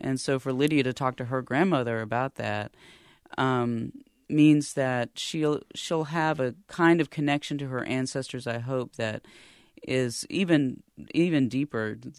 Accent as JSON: {"language": "English", "town": "Durham", "region": "North Carolina", "country": "United States", "tie": "born or raised there", "said": "I grew up here in Durham."}